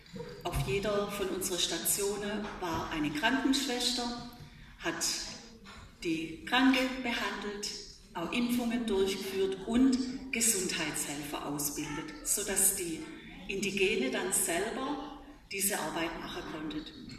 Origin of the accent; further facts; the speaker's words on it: Rotenhaar, Baden-Württemberg, Germany; born there; now in Dürrenzimmern, Germany; Ich bin nämlich gebürtig aus Rotenhaar bei Gschwendt und wir sind im Sommer immer ins Freibad, nach Mohat. Ich wohne inzwischen in Dürrenzimmern bei Brackenheim, bei Heilbronn, bin verheiratet